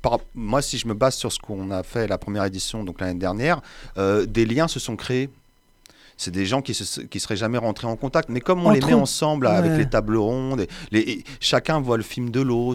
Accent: Paris, Île-de-France, France; moi, j'y habite pas, mais je suis Parisien. Je suis un peu entre les deux.

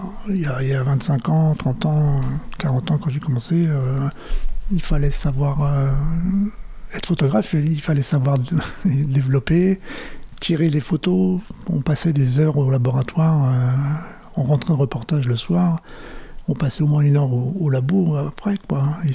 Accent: Reims, Grand Est, France; born there; now in Montpellier, France; Je suis né à Reims, mais j'habite ici depuis 35 ans. C'est là où j'ai vécu plus de la moitié de ma vie quand même.

